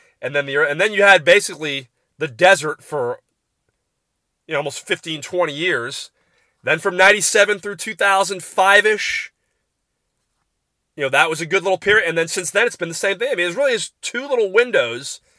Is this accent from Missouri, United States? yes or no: no; Tampa, Florida, United States; Growing up in Tampa, you kind of get used to all that as a kid.